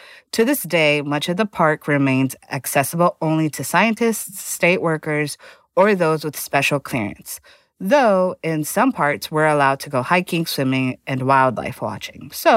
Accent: Miami, Florida, United States; Hey, I'm from Miami. We are.

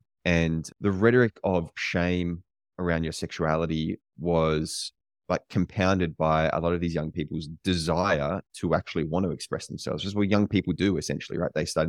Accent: Australia; also born or lived in United States; That was my way of like forming an identity, was just being more Australian than I was back home here in Australia.

